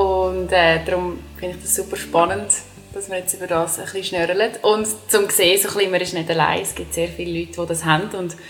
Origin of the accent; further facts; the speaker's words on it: Dallenwil, Nidwalden, Switzerland; Ich bin ursprünglich aus Nidwalden. Das ist, ich bin in Dallewil geboren. Es ist ein kleines Dörfchen in Nidwalden. Ich bin mit 3 Schwestern aufgewachsen.